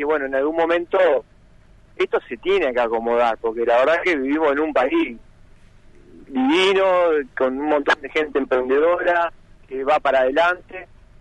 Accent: General Conesa, Río Negro, Argentina; now in Roca, Argentina; Sí, somos de Conesa y bueno, la vida nos trajo para acá, para el Valle, y bueno, decidimos emprender acá. Yo vivo en Roca

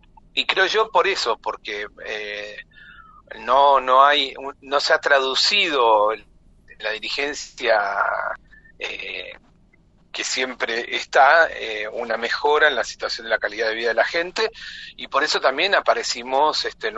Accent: Bariloche, Río Negro, Argentina; born there; Nací acá en Bariloche, soy maestro.

